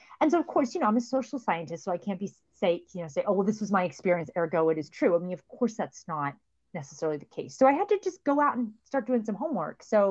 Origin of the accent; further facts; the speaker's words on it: Pennsylvania, United States; also born or lived in West Virginia; I was born in West Virginia, and my parents are Irish immigrants, and that's where they landed. And we ended up in rural Pennsylvania after my mother finished her medical training.